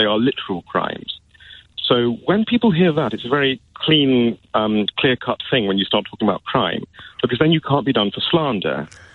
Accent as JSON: {"language": "English", "region": "England", "country": "United Kingdom", "said": "I feel it's unfortunate I say this as an English person, but I think, and I say English as opposed to Scottish, because in this country, I think there is somewhat of a willful impotence we have."}